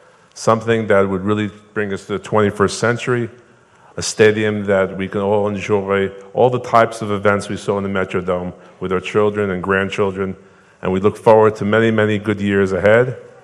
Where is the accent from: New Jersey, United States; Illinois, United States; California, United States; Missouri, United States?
New Jersey, United States; New Jersey.